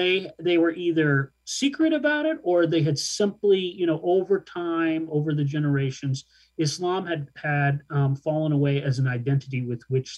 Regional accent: Mount Vernon, Illinois, United States; it changed my mind about my experience growing up in Mount Vernon in Southern Illinois. I certainly felt out of place in Southern Illinois. My color, my brown skin, was an issue.

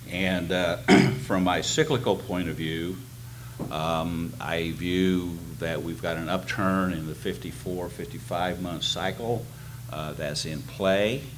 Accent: Texas, United States; Actually, I'm a Texan, I ride bulls.

